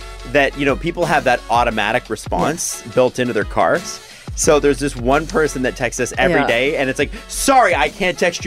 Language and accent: English; Scarborough, Ontario, Canada; I grew up in Scarborough.